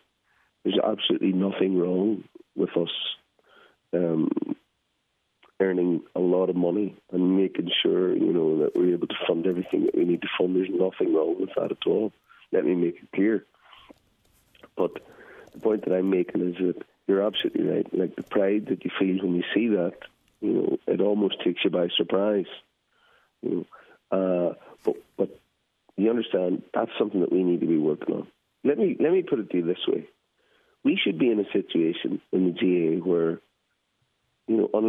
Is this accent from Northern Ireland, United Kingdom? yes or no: yes; Dungiven, Northern Ireland, United Kingdom; so for example in Dungiven, my hometown, it's lockdown.